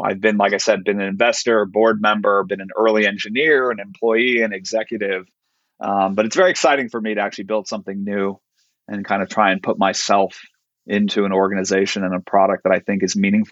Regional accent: California, United States; growing up in Silicon Valley, there's always a there's a mystique around founders

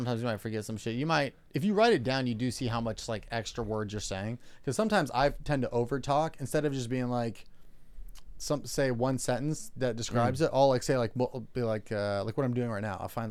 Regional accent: California, United States; also born or lived in Chicago; I'm from kind of out here, like an hour away.

